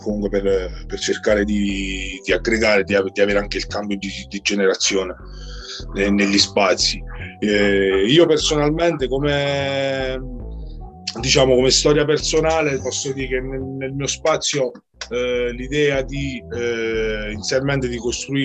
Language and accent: Italian; Lanciano, Abruzzo, Italy; gruppo rap militante abruzzese, veniamo da Lanciano